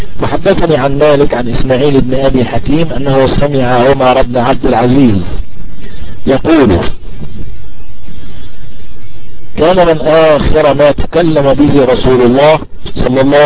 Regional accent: Egypt; وهو عندنا في مصر قريب من حجم اليمام. يا شباب عارفين اليمام في مصر

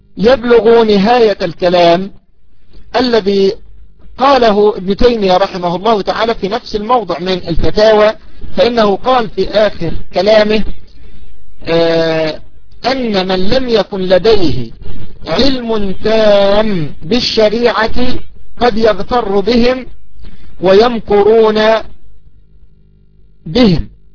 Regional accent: Egypt; أن المشهور عندنا في مصر أنهم يقولون ذهب للزمن

